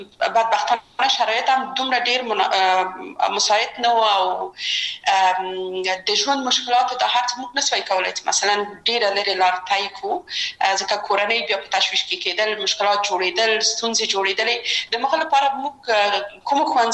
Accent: Kabul, Afghanistan; زه اصلا د میدان وردګو ولایت یم او په کابل کې بیا زیږیدلی یم. په کابل کې زیږیدلی یم، په کابل کې لوی شوم، په کابل کې مې درسونه وویل

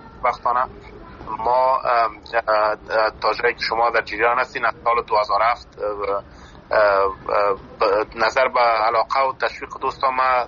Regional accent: Afghanistan; born or raised there

